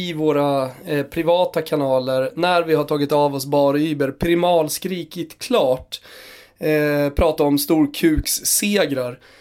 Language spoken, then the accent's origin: Swedish; Stockholm, Stockholm County, Sweden; Både du och jag är från Stockholm